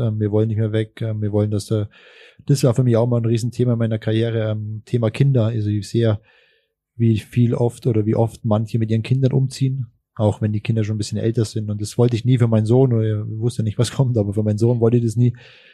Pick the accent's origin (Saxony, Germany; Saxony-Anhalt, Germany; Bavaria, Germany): Bavaria, Germany; Augsburg; als Augsburger